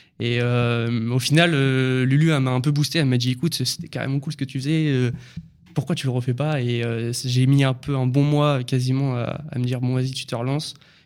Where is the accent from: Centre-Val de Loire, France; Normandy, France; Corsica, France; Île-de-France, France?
Normandy, France; Je viens de Normandie